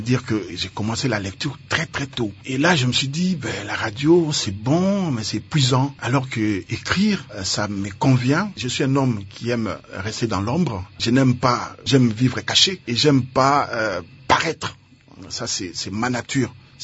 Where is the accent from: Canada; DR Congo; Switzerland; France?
DR Congo; Bandal, Kinshasa; Moi, je suis natif de Bandal. … avait une maison en Nzobe et moi, j'habitais Chiluango, donc les deux avenues qui se suivent.